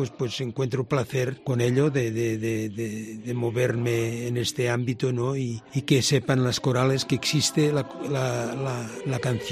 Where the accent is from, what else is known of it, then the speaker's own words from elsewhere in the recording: Reus, Catalonia, Spain; Yo soy de Reus y dista 10 kilómetros de las playas mediterráneas, ¿no?